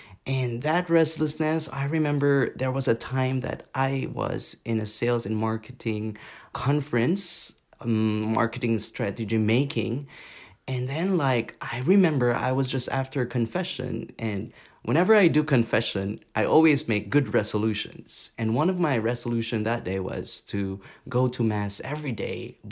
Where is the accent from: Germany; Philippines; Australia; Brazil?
Philippines; So, as you know, Philippines is a very Catholic country. So my family, in that sense, were Catholic, and it's typical.